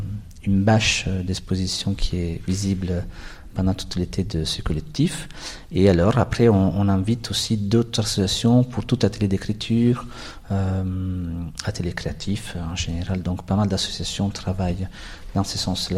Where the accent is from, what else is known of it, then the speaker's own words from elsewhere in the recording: Italy; Oui, en effet, je suis italien.